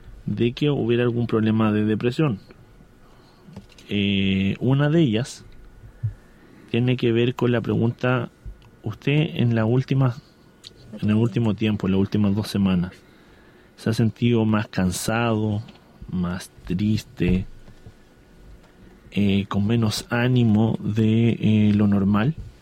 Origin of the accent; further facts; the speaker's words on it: Chile; Nosotros como chilenos, en un país distinto